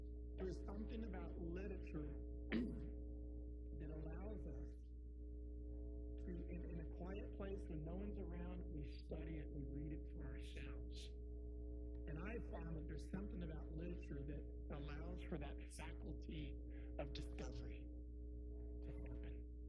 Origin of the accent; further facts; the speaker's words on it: Kennesaw, Georgia, United States; And I grew up in Georgia, out north of Atlanta, what is called Kennesaw.